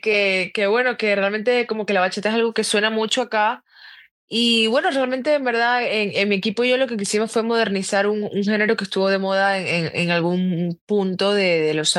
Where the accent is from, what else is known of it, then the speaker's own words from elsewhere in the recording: Venezuela; está de número uno ahorita en mi país, Venezuela